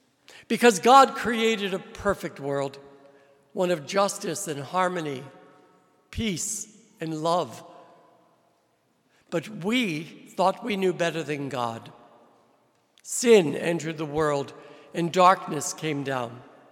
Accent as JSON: {"language": "English", "region": "New Jersey", "country": "United States", "lives_now": "Buffalo, United States", "said": "I am a Polish boy. And I'm originally from New Jersey, but am now a priest in the Diocese of St. George's in Grenada."}